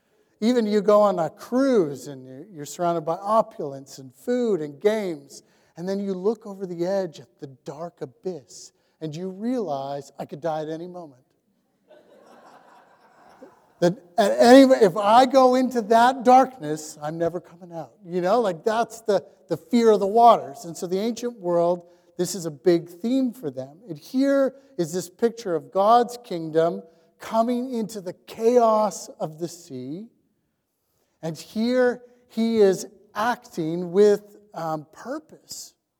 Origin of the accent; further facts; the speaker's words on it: Canada; And as Canadian Christians, we probably need to hear it.